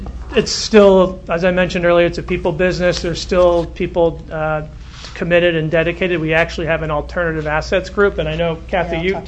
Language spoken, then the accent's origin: English; Chicago, Illinois, United States; I'm a Chicagoan. I got to work on it.